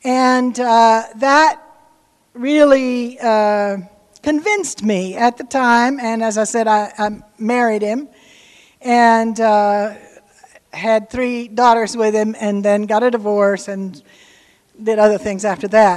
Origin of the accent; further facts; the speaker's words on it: Corpus Christi, Texas, United States; also born or lived in Dallas; I was born in Corpus Christi, Texas. So I'm a hometown girl here, almost. I went to school at Hockaday in Dallas. I'm basically a Texan who has taken a really long journey elsewhere.